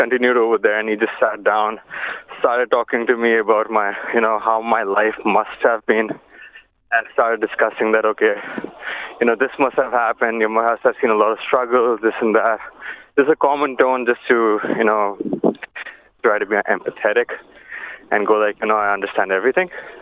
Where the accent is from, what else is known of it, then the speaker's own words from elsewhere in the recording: India; I think he pretty much understood that I'm from India because of my features.